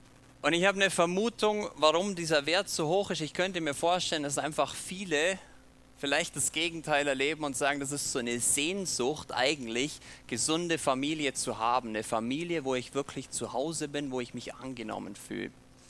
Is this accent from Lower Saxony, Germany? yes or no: no; Bad Hindelang, Bavaria, Germany; now in Sonthofen, Germany; Genau, ich bin gebürtiger Hindelanger. Ich weiß nicht, ob jemand das Dorf Hindelang kennt. Noch ein bisschen mehr in Bergen drin